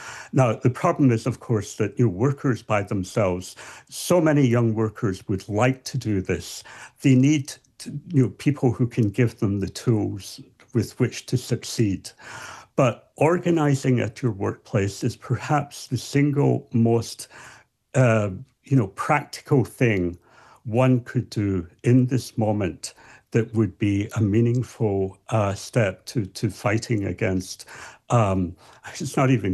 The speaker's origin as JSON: {"language": "English", "region": "Scotland", "country": "United Kingdom", "said": "I'm from Scotland originally. My family's from Ireland."}